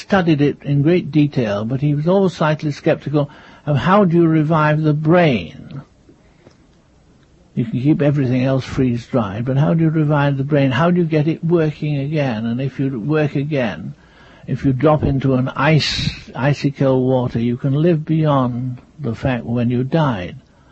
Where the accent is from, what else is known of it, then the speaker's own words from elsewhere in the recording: North West England, United Kingdom; born there; I was born near Manchester.